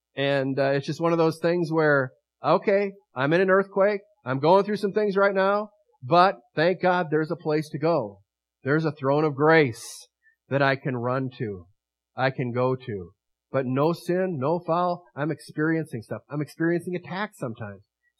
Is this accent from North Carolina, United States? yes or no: no; Wisconsin, United States; I'm from Wisconsin. I don't do earthquakes. Gee, this is weird. First time I heard my own accent.